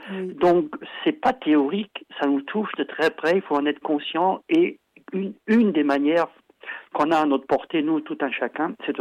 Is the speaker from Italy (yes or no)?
no; France; je sais bien qu'on est français, moi aussi d'ailleurs